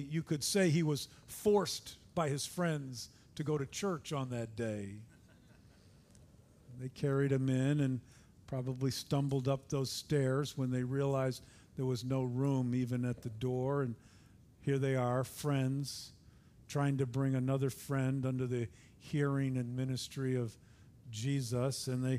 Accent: United States; They weren't like homes that I grew up with in the States.

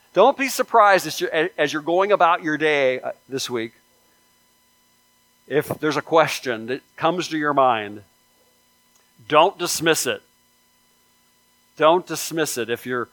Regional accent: Salem, Ohio, United States; from Salem, Ohio, pastor of Abundant Life Fellowship.

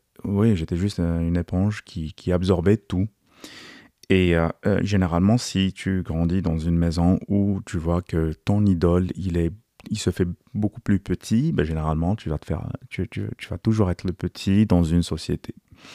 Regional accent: Morocco; surtout on a grandi au Maroc, et dans quelques écoles publiques

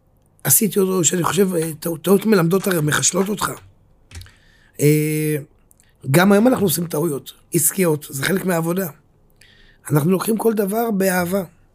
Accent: Zikhron Ya'akov, Haifa District, Israel; also born or lived in Tiberias; תראה, אני ילד 74, כמו שאתה מבין, בן 51, אז כן, נולדתי בטבריה. טבריה זה עיר קטנה, משפחתית.

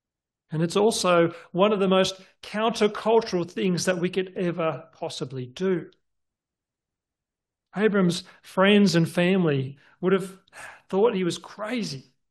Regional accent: Forbes, New South Wales, Australia; moved away; also born or lived in Sydney; Now, when I left my hometown of Forbes and went off to Sydney to study

